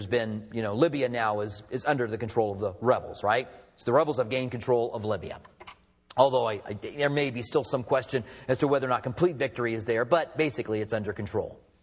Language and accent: English; United States